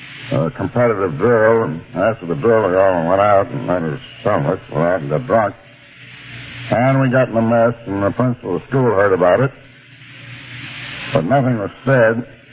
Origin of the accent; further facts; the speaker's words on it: Albany, New York, United States; I started drinking when I was in school. I come from Albany, New York. It's my native.